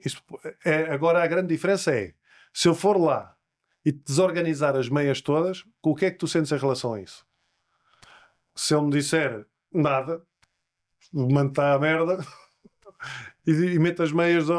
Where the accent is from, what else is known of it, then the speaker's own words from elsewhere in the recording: Lisbon, Portugal; eu cresci nos Olivais, nos anos 90